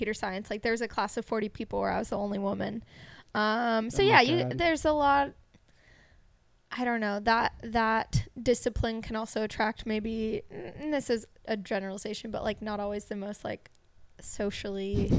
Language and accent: English; Seattle, Washington, United States; Basically, I was born and grew up outside of Seattle in a suburb, and parents split when I was three.